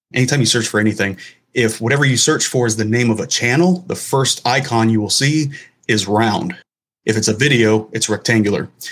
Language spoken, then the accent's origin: English; El Paso, Texas, United States; born there; So I was actually born in El Paso, Texas, as was my dad.